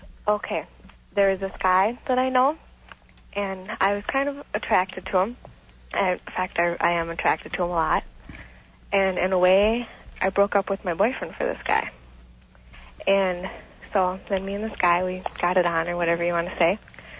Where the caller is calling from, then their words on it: Coon Rapids, Minnesota, United States; Yeah, it's in Minnesota.